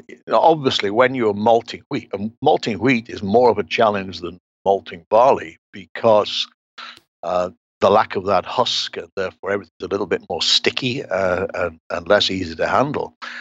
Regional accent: England, United Kingdom; I come from England.

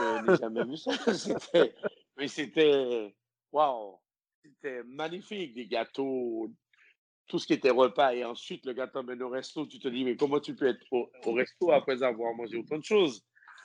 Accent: Martinique; also born or lived in French Guiana / Guadeloupe; j'ai vécu pas mal de temps en Guyane, j'ai vécu pas mal de temps en Guadeloupe, et je suis martiniquais

